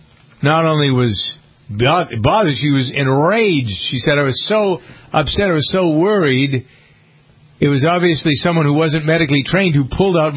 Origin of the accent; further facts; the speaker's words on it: Framingham, Massachusetts, United States; now in Santa Monica, United States; As we all know, Framingham is the center of the universe, my hometown. I'm not there today. I'm in my second hometown of Santa Monica.